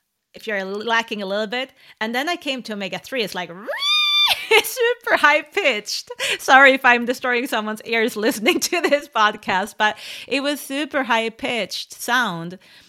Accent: Sundsvall, Västernorrland County, Sweden; English is a second language; Original, I'm from Sundsvall, which is like 3.5 hours above the capital in Sweden.

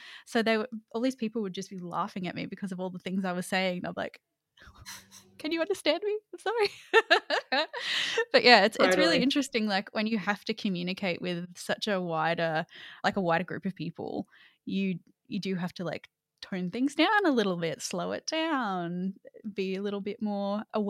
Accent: Newcastle, North East England, United Kingdom; now in London, United Kingdom; I grew up in Newcastle. I mean, I feel like it's not as bad of a reputation.

